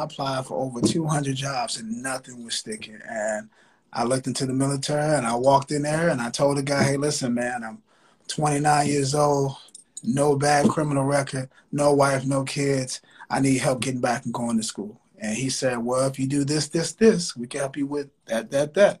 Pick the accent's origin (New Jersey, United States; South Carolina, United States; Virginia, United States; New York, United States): Virginia, United States; Richmond; I'm from Richmond, Virginia, born and raised.